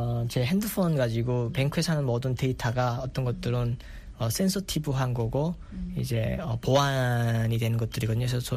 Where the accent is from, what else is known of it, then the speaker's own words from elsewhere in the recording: North Korea; 북한에서 왔다고 그러더라고요. 그래서 난 내가 북한에서 왔다는 소리 안 했거든요.